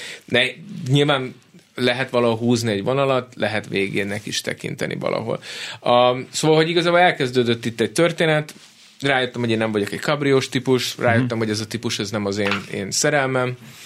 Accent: Budaörs, Pest, Hungary; A Budaörsön nőttem föl.

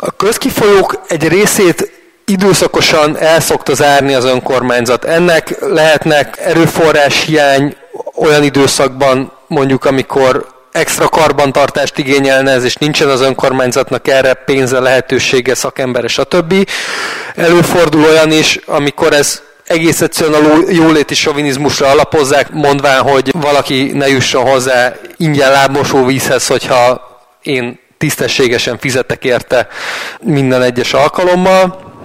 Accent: Somogy, Hungary; Én egy Somogy megyei faluban nőttem fel

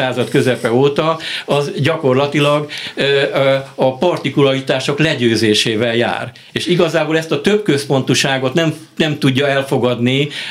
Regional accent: Eastern Hungary, Hungary; én egy kelet-magyarországi faluban nőttem föl, ahol láttam idegeneket, a tirpákok, a cigányok, hallottam erről meg arról, és az, hogy én magyar vagyok, az egy dolog.

